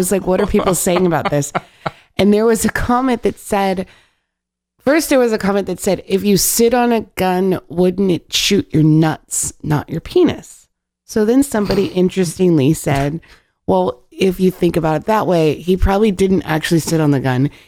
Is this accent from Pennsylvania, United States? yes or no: no; Florida, United States; I grew up in South Florida. I know for a fact that it doesn't matter what color your skin is to be a part of a gang.